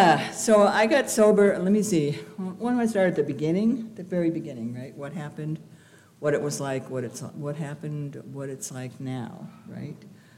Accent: Connecticut, United States; moved away; also born or lived in Austin, United States; I grew up in Connecticut. It's a Norman Rockwell state. Everything is very conservative there, so I had to leave. And I went to Texas, Austin, Texas

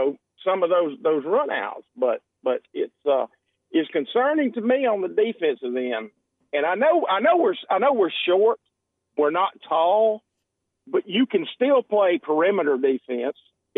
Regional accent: Hope Hull, Alabama, United States; I grew up here in the Hope Hull area. I'm a Hooper Academy guy.

